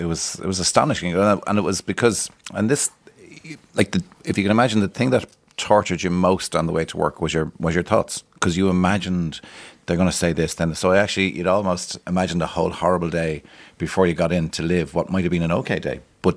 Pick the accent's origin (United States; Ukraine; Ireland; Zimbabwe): Ireland; But our nature, and I think maybe it's part of being Irish, because we have this, like, you know, what's the weather like?